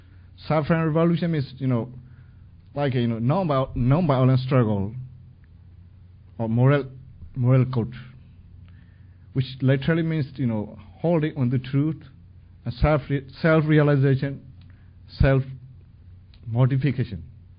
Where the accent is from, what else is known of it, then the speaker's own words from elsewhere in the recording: India; English is a second language; also born or lived in Myanmar; I'm Burmese Buddhist monk from Burma. But I was born in Burma, but grew up in India.